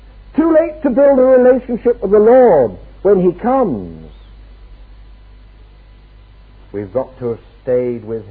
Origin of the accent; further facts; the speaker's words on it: England, United Kingdom; Why, by being English, we're sort of very cool and impassive kind of people.